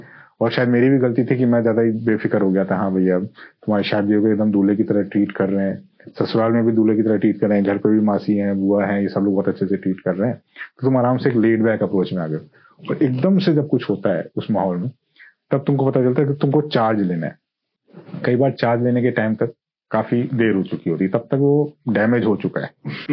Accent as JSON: {"language": "Hindi", "region": "Rajasthan", "country": "India", "said": "Love marriage भी, और वो मेरी वाइफ पंजाब से और मैं राजस्थान से हूँ।"}